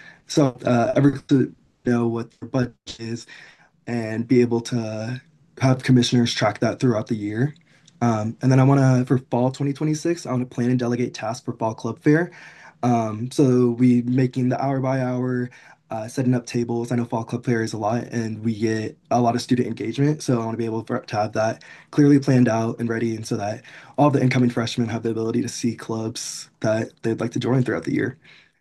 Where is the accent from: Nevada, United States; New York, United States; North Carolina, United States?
Nevada, United States; Las Vegas; I'm from Las Vegas. I've lived there for about 10 years now.